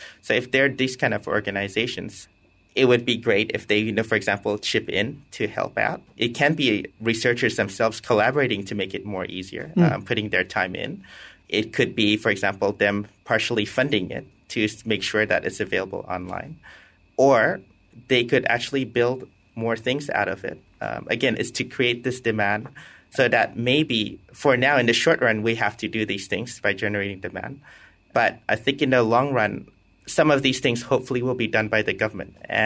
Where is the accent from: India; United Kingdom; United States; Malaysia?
Malaysia; for me as a Malaysian